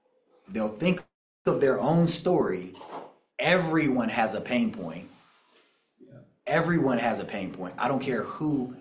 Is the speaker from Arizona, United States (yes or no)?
yes; Tucson, Arizona, United States; I'm from Tucson, Arizona.